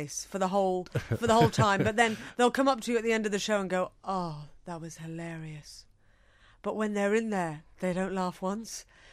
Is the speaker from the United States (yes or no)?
no; United Kingdom; I'm British and I'm Asian, and that's not normal in America.